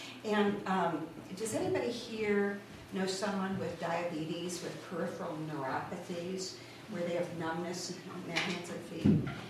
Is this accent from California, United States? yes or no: yes; San Francisco, California, United States; now in Rochester, United States; First of all, I'm from San Francisco, but my home is on Chalet Hill. Nice. I've been in the village for about a year and a half.